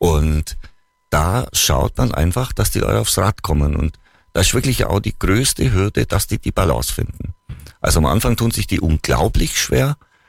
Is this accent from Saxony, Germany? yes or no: no; Bavaria, Germany; weil bei uns im Allgäu, mir war das einfach immer zu anstrengend